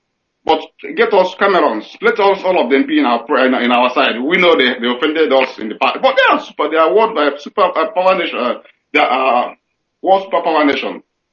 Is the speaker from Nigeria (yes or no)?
yes; Nigeria; now in Bilbao, Spain; I'm from Uwoha. I'm calling from Bilbao.